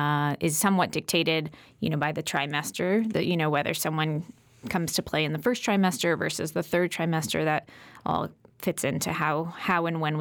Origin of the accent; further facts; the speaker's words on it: Connecticut, United States; also born or lived in New York City; I was living in New York City for a few years. I grew up in Connecticut, though, so this is my home.